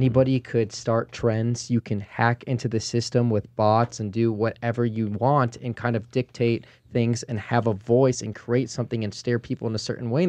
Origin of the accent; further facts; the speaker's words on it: Chicago, Illinois, United States; I grew up in the Chicago area in the 90s, and Jordan was always my sports hero.